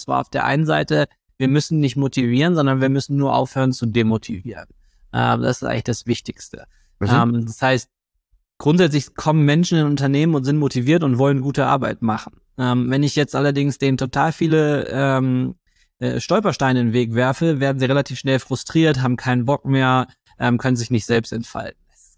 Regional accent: Germany; außerdem sind wir Deutsche, wir finden eh alles doof.

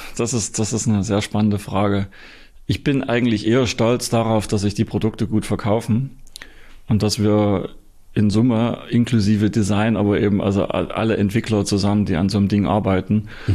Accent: East Germany, Germany; Ich stamme ja noch aus der DDR, ich bin ja so ein Sozialismus-Schulkind gewesen

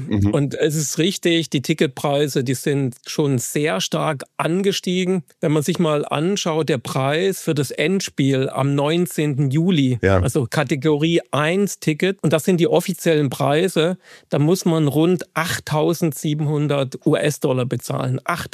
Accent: Baden-Württemberg, Germany; ich komme ja aus dem Badischen

